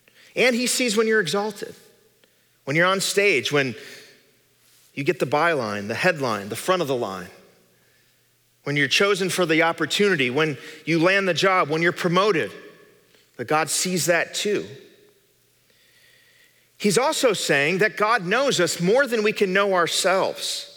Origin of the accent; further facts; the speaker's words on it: Illinois, United States; he was campaigning in my home state of Illinois, where I lived